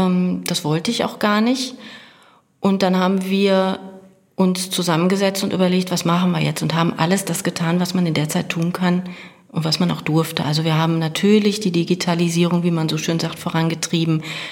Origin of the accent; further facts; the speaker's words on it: Oberhausen, North Rhine-Westphalia, Germany; born there; also offiziell, bin ich in Oberhausen geboren.